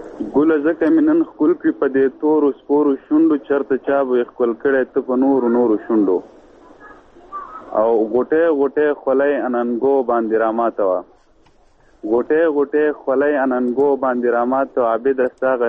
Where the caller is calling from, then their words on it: Shangla, Khyber Pakhtunkhwa, Pakistan; شنګلې تیراباد نه.